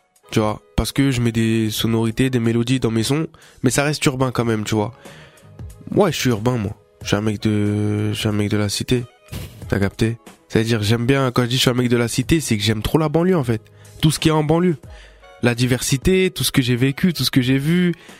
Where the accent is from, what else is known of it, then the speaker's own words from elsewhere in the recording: Italy; moi, hein, je suis italien. 100% en plus. Mais mes parents, c'est des gens du bled